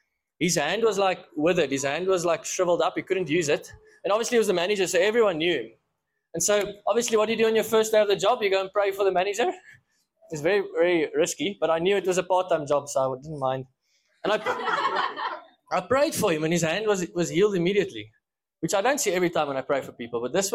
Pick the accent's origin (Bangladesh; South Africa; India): South Africa; so I come from South Africa originally